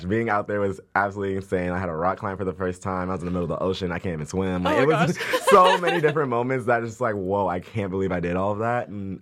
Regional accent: Carson, California, United States; I am from Carson, California, which is not too far from Malibu, maybe an hour south from here.

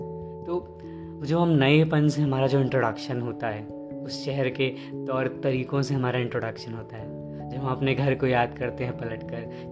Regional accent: Pune, Maharashtra, India; moved away; तो शहर का नाम था पुणे। गए स्टेशन पर, गाड़ी खड़ी हुई थी, धीरे धीरे धीरे धीरे कुछ देर बाद मेरा शहर मेरे सामने से गायब हो रहा था।

